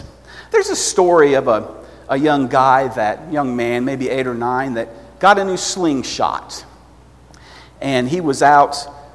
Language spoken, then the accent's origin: English; Georgia, United States; I'm from Georgia, so I can do that.